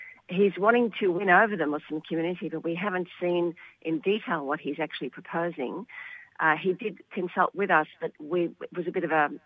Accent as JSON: {"language": "English", "country": "Australia", "said": "Look, all of us feel very strongly that we are Australian, that this is our home."}